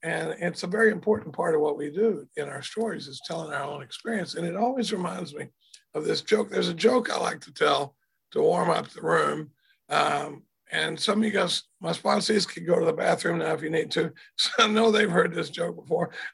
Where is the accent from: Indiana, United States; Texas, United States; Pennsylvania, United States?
Texas, United States; Dallas; now in Austin, United States; I came up here I live in Austin. I grew up in Dallas, Texas. But I've been in Austin for over 40 years